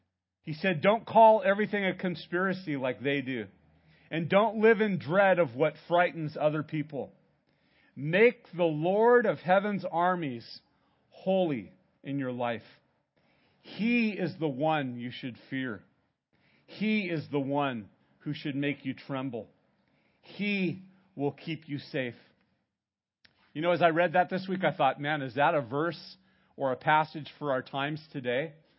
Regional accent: Santa Barbara, California, United States; also born or lived in Pasadena; When I was about 4.5 years old, we moved from Pasadena, which is down by Los Angeles, up to Santa Barbara.

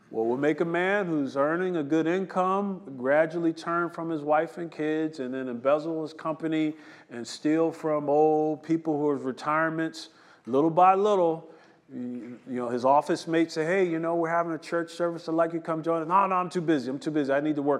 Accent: New Jersey, United States; I'm a city kid. I grew up in New Jersey.

